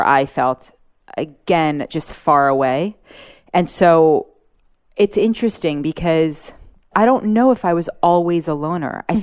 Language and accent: English; New York City, New York, United States; I grew up in Manhattan, but I might as well have been raised in the South in a way because the the customs were so strict